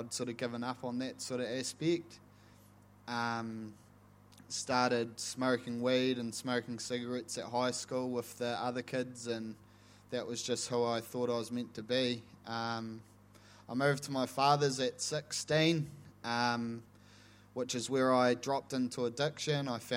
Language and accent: English; Invercargill, Southland, New Zealand; born there; I was born in Invercargill.